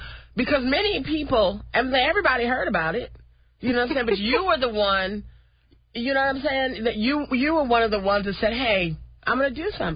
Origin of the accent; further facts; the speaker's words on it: Detroit, Michigan, United States; And, I'm from Detroit.